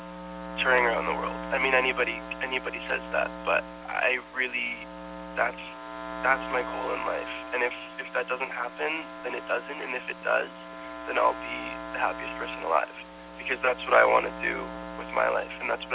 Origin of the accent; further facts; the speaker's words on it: Canada; I'm Canadian, I'm the same age as him.